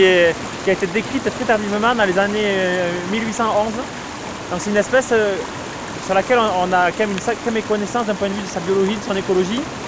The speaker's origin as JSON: {"language": "French", "region": "Nouvelle-Aquitaine", "country": "France", "said": "Mais moi, en tant que Pyrénéen, moi, je suis originaire du Pays Basque."}